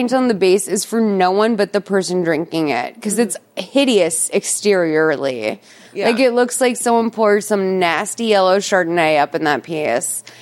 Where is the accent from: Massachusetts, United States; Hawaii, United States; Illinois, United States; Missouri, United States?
Massachusetts, United States; I'm from Massachusetts. I love, like, fucking seasonal gourds.